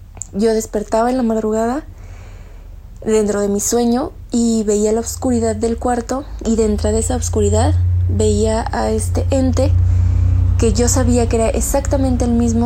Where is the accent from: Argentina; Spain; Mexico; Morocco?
Mexico; State of Mexico; soy del Estado de México.